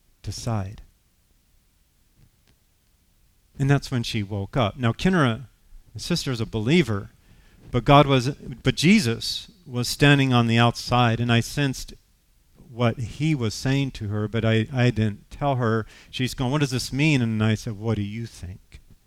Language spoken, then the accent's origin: English; San Jose, California, United States; And we grew up in San Jose, which is in the Bay Area, so I have to give you a picture. It's a valley.